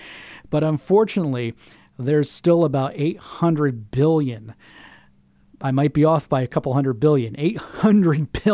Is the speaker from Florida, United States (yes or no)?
yes; Florida, United States; That is, if Hurricane Matthew doesn't screw up things around here in my home state of Florida.